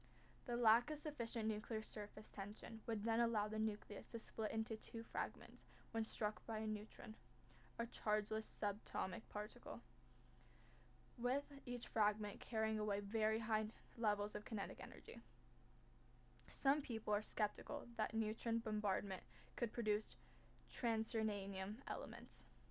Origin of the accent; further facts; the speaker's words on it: United States; I apologize for pronouncing his names wrong. I'm American, I say things differently